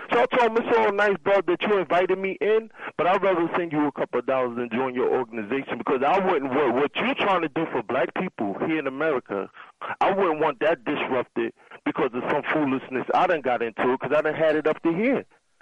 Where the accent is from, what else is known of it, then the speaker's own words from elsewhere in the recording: New York, United States; because I grew up in New York, so I've known about Brother Alton for literally 30 years